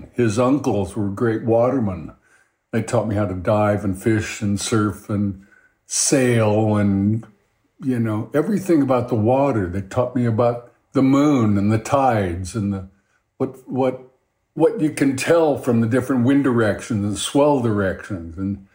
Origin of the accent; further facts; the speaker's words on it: Hawaii, United States; But growing up in Hawaii was great. After my intermediate school, we moved over to the Southwest Shore, over to a place called Cocoa Head in that area, which is the southeasterly shore of the island.